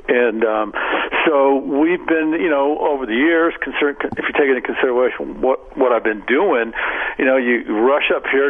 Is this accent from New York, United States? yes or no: no; California, United States; Yeah, I grew up in the West San Fernando Valley, went to Taft High School